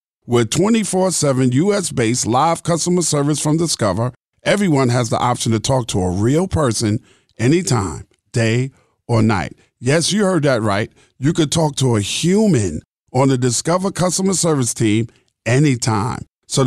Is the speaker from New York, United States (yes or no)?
yes; New York City, New York, United States; We're both from New York City. I was born in the Bronx. I was born in Brooklyn.